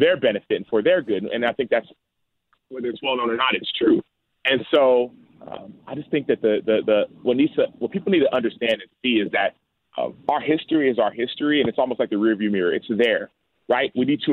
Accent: Nigeria; So I grew up in Nigeria. My parents are from Nigeria

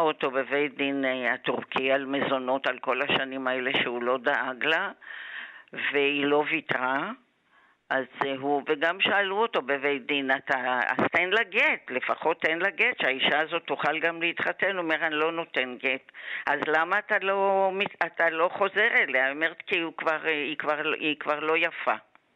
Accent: Jerusalem, Jerusalem District, Israel; נולדתי בירושלים כשאבי כבר לא היה איתנו

